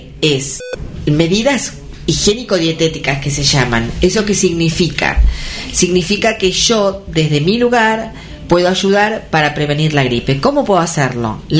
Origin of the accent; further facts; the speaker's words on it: Roque Pérez, Buenos Aires Province, Argentina; also born or lived in La Plata; yo me fui a estudiar a La Plata. Y después estuve 10 años en La Plata, porque hice la carrera más la especialización. Y después me volví a mi pueblo, Roque Pérez.